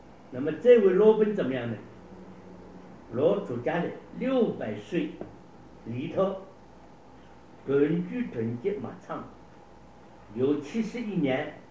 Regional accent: China; 那我们中国人翻这个印度的东西

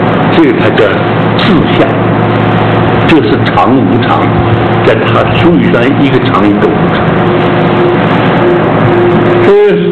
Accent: Taiwan; 就是拿我们台湾人的话讲，爱现自己

